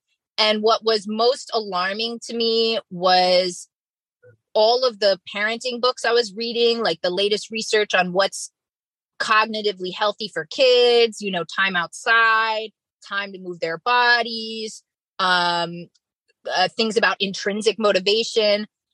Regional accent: United States; born there; now in Brooklyn, United States; I live in Brooklyn, New York. I was born in the United States.

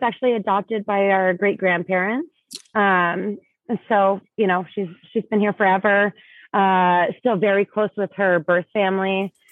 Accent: Alaska, United States; So we're from Alaska. We grew up in villages and really small places. When we were younger and when our moms were pregnant and everything, we lived in Dillingham, Alaska.

